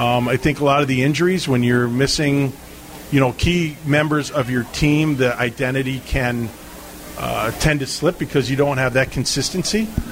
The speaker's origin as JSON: {"language": "English", "town": "Springfield", "region": "Massachusetts", "country": "United States", "tie": "born or raised there", "said": "it happened basically right in my hometown. Like, it happened in the Springfield, Mass area, and Boston"}